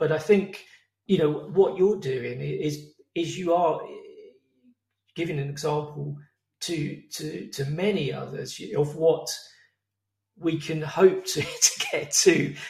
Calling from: England, United Kingdom

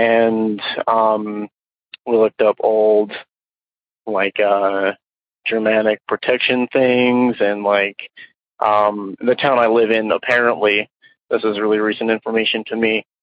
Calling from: Utah, United States; Hello, I'm calling in from Utah.

